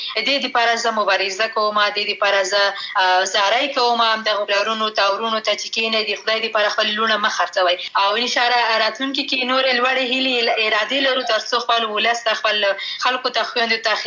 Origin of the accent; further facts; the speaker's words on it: Khost, Afghanistan; born there; زه ورته وایم چې زه افغان یم، مازه یو په خوست ولایت کې زیږیدلی یم، د همدې خاورې بچی یم